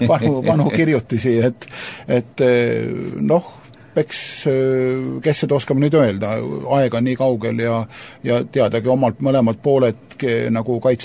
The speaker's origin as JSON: {"language": "Estonian", "region": "Hiiu County", "country": "Estonia", "tie": "born or raised there", "said": "täiesti põline hiidlane, igast suunast."}